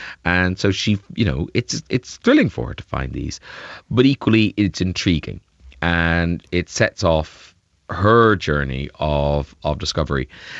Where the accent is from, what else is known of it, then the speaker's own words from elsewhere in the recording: Ireland; I grew up a Protestant in Southern Ireland.